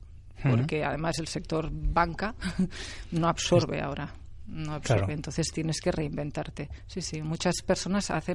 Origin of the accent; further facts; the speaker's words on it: Vilafranca del Penedès, Catalonia, Spain; Yo soy del Penedès, de Vilafranca del Penedès. Lo que pasa es que cerquita vivo entre Vilafranca, Vilanova y el Vendrell